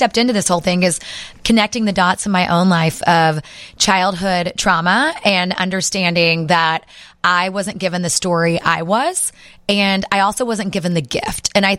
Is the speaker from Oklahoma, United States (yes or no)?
yes; Oklahoma, United States; I'm telling you, I'm from Oklahoma, so I normally land in Dallas, and Dallas has a piece of my heart.